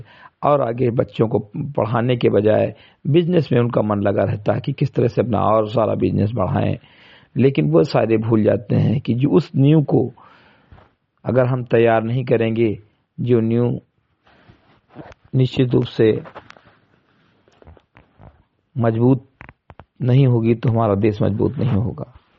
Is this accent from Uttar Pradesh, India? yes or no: yes; Bahraich, Uttar Pradesh, India; ग्राम सभा समिति कटई विकासखंड मेनपुरवा जनपद बैराज का मूल निवासी हूं